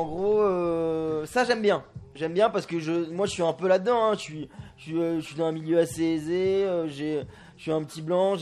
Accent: Le Mesnil-le-Roi, Île-de-France, France; que je viens du Ménil-le-Roi.

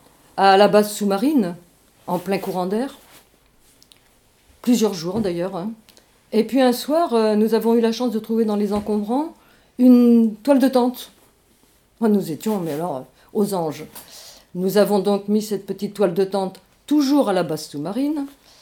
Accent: Brittany, France; moved away; Mais comme nous sommes natifs de la Bretagne, nous sommes donc revenus dans notre région.

